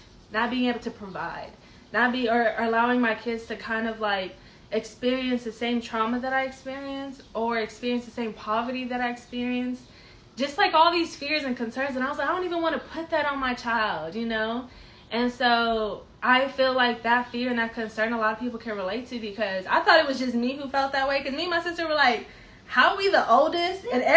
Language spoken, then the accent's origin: English; Oakland, California, United States; because we grew up in Oakland and we went to Fremont High School